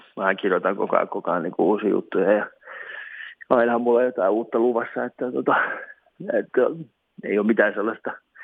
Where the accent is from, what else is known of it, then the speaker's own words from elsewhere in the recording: Tampere, Pirkanmaa, Finland; accent: Tampere; mun tuntuu jäämään Tampereen aksentti vähän pilaa tämä juttu.